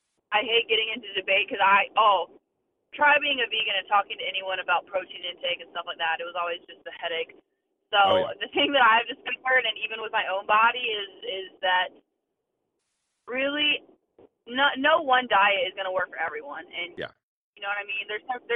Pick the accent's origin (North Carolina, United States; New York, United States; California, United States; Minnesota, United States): North Carolina, United States; Durham; it worked out perfect because I'm from North Carolina, Durham, North Carolina.